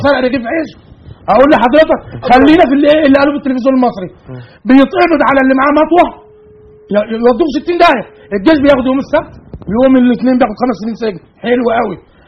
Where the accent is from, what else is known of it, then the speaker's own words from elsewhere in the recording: Egypt; احنا كمصريين شكينا الناس اللي هم جهاز الشرطه